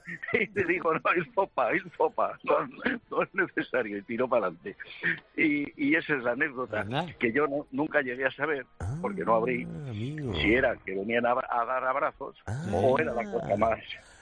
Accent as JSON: {"language": "Spanish", "town": "Bilbao", "region": "Basque Country", "country": "Spain", "lives_now": "Seville, Spain"}